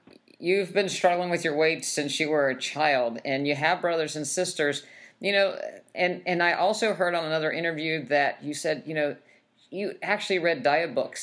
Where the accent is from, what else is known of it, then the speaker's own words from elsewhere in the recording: West Virginia, United States; you know, I grew up in West Virginia, and I had a grandma that was a very, very good cook